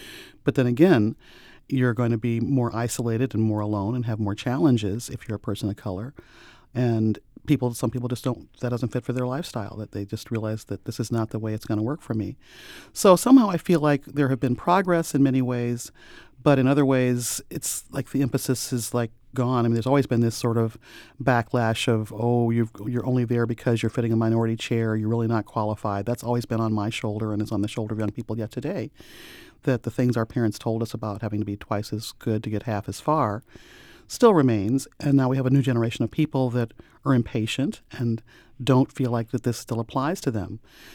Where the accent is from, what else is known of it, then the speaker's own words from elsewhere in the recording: St. Louis, Missouri, United States; But again, I'm from St. Louis. I have a lot of pride in my city.